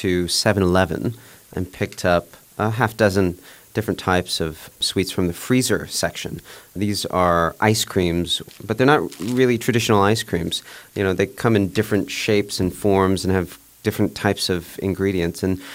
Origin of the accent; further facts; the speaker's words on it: United States; now in Japan; And, you know, I come from the United States where everything is way too sweet.